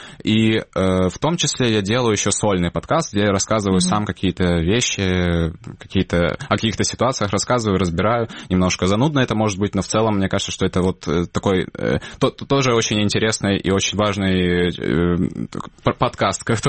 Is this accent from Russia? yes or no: no; Crimea, Ukraine; я еще крымчанин, у меня не было такой бытового украинского